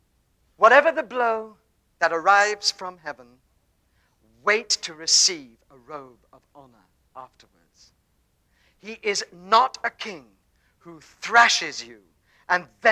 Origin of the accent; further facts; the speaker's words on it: England, United Kingdom; It's just that I'm English.